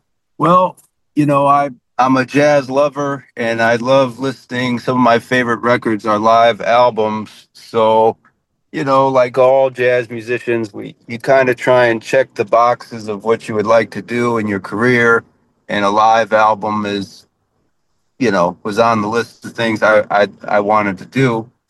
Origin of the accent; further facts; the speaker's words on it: Wethersfield, Connecticut, United States; also born or lived in Hartford / Rocky Hill; I was born in Hartford, Connecticut, Hartford Hospital, and I was raised in the Hartford area, a town called Wethersfield, and then shortly after Rocky Hill, all bordering around the Hartford area